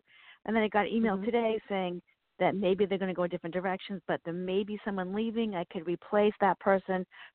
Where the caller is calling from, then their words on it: Virginia, United States; Virginia.